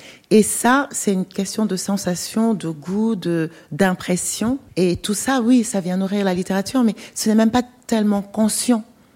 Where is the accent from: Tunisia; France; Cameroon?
Cameroon; Douala, Littoral; j'ai grandi à Douala, une métropole africaine comme on en connaît pas mal aujourd'hui, dans un groupe très ouvert.